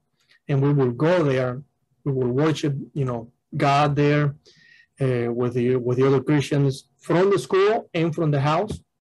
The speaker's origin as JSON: {"language": "English", "country": "Cuba", "tie": "born or raised there", "said": "growing up in Cuba in a godless society where you don't hear about Christ"}